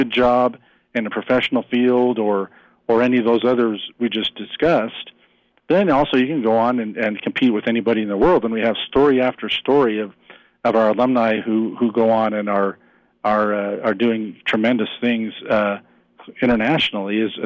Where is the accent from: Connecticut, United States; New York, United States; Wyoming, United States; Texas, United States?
Wyoming, United States; But I think we all growing up in Wyoming, because we know, and I grew up in this state